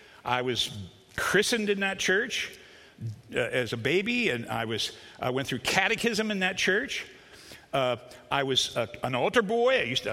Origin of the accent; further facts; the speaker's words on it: Hagerstown, Maryland, United States; I'm a Hagerstown boy, born and raised there, met a New England girl here, born and raised on Summit Avenue.